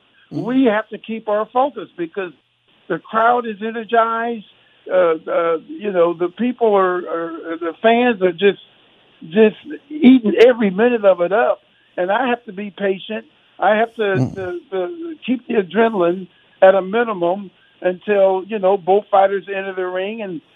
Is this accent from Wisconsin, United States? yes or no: no; California, United States; now in Las Vegas, United States; So, but it was growing up in the Bay Area, back when I was a kid, watching Muhammad Ali as a kid.